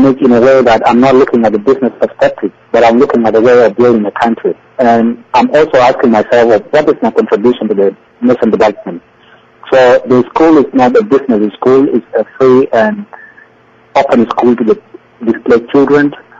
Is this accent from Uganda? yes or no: yes; Uganda; now in South Sudan; When I came back from Uganda, when I grew up and finished my high school in Uganda, so when I came back to the country, I went for higher education.